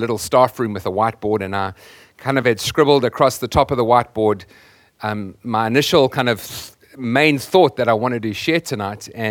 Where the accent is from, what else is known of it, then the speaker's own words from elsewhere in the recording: United Kingdom; And I realized that I'm British when the first thing that I wanted to do climbing off the airplane was eat a pork pie.